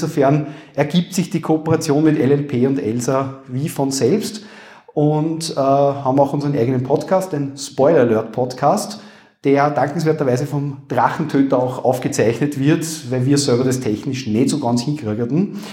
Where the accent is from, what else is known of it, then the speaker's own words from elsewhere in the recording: Upper Austria, Austria; accent: Upper Austrian; man hört das an meinem Akzent, glaube ich, ganz gut, wie gesagt, Oberösterreich